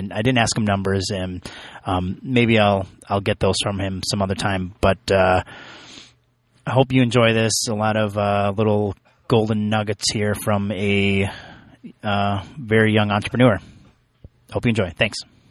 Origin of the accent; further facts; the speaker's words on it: Green Bay, Wisconsin, United States; I'm in Green Bay, Wisconsin.